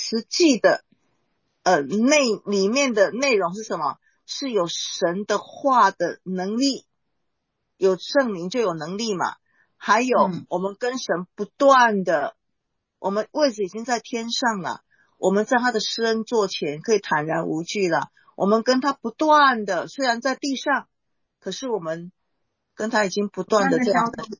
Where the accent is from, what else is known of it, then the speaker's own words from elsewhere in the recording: Taiwan; 因为我们台湾人念德行了，我如果念行就错了，但是我知道你们念行哈